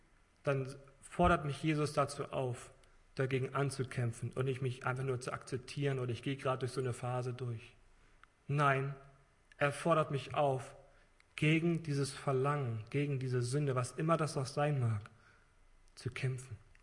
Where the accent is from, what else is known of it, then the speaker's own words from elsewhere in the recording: Germany; ich sagte ihm, entschuldigen Sie, ich komme aus Deutschland, ich möchte Ihnen etwas zu lesen geben.